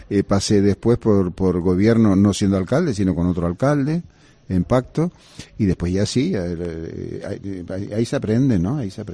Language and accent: Spanish; Canary Islands, Spain; ya sabes cómo somos los canarios